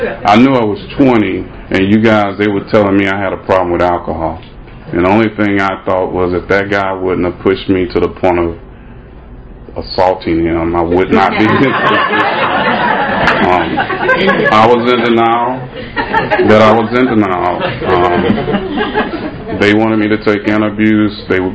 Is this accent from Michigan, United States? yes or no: no; Jacksonville, Florida, United States; I grew up in Jacksonville, Florida. So, welcome to the guy, Jacksonville Beach. I grew up on the west side, I-10 and McDuff.